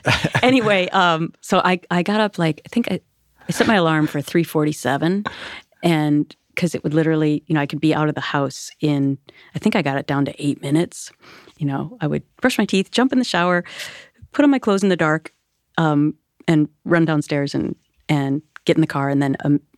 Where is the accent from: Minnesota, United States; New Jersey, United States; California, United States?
Minnesota, United States; And growing up in Minnesota, everyone's, it's like there's this Minnesota nice thing.